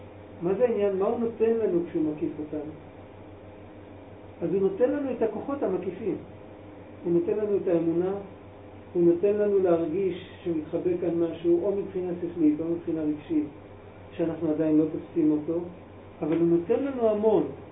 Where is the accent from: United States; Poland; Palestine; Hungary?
Palestine; Hebrew is a second language; כתר מלשון, אני חושב כתר, אני פלסטיני.